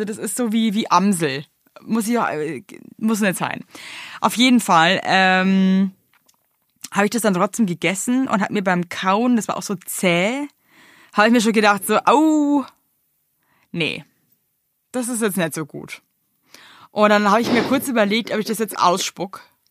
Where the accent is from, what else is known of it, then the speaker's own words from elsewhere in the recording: Bavaria, Germany; ich bin ja auch bayerische Staatsbürgerin.